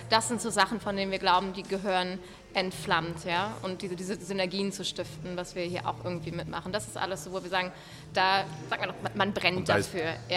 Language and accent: German; Cologne, North Rhine-Westphalia, Germany; now in Vienna, Austria; als Kölnerin kommt die an und ist so komplett, so ist das nicht alles toll